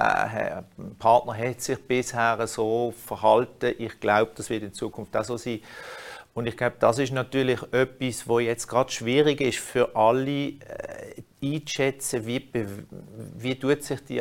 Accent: Switzerland; wir als Schweizer

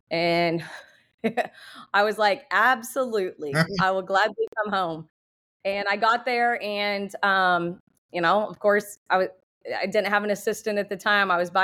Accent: Canton, Oklahoma, United States; So obviously I am from Canton, Oklahoma. I was born and raised. My family still lives there.

